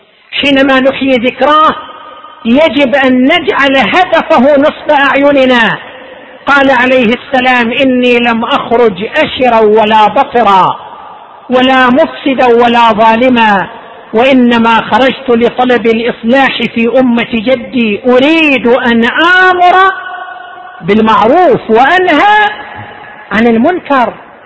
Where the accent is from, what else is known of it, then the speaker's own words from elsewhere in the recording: Qatif, Eastern Province, Saudi Arabia; عندنا في القطيف